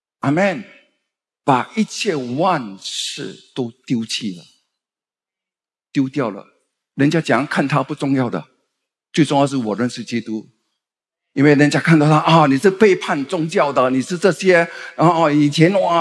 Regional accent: Singapore; 就好像我是新加坡人的道地的新加坡人，没有，我才本地生的

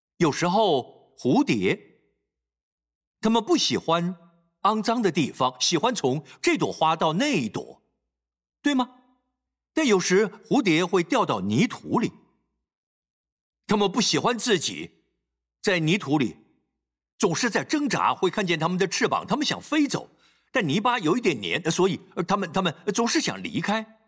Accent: Singapore; 我们新加坡人可以吃饭

